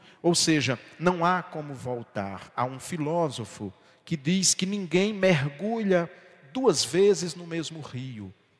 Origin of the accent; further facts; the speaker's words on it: Ipueira, Brazil; moved away; quando eu volto na minha cidade onde eu nasci, me criei, não é a mesma cidade. Não sou eu que estou voltando, aquele eu que saiu de Ipueira há 42 anos, é outra pessoa